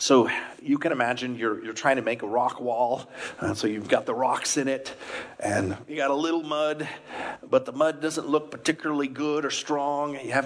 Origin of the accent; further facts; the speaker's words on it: El Paso, Texas, United States; It's a big thing where I grew up in El Paso. It's all wood here.